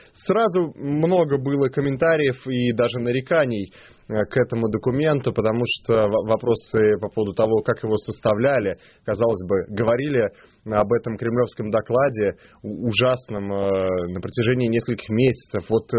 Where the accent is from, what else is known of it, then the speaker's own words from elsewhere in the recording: Russia; как человек обычный, как обычный россиянин, мне интересно понять, когда же эти санкции заработают.